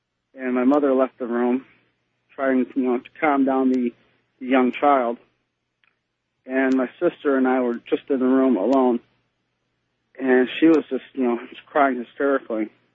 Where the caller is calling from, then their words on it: West Dundee, Illinois, United States; I'm calling from West Dundee, Illinois.